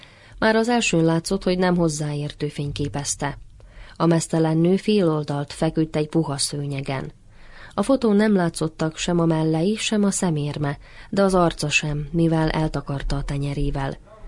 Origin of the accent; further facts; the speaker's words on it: Sombor, Vojvodina, Serbia; born there; Már azért is érdekelt, mert Zombor a szülővárosom.